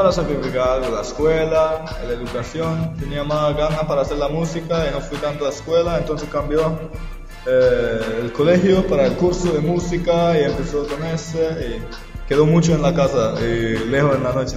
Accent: Norway; born there; Spanish is a second language; Yo empecé cuando tenía 12 años, cuando estaba en Caribe, en Belice, en el país de mi origen, de mi padre, pero nací en Noruega y fui allá para mirar mi familia, para mirar qué cultura, que estuvo allá y encontró mis raíces, mi sangre, mi música.

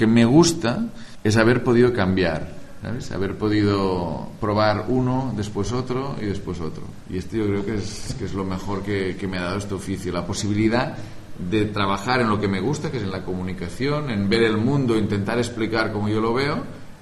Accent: Vic, Catalonia, Spain; Yo soy de Vic

